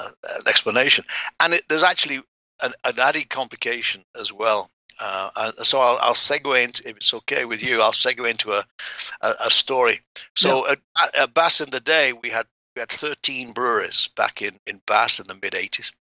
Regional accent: England, United Kingdom; So I went to Glasgow. Of course, I'm English.

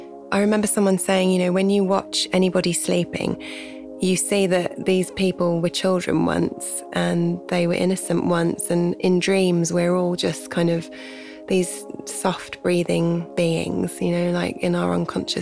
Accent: England, United Kingdom; When I was a kid growing up in England, it sounded like American highways and dusty roadside bars

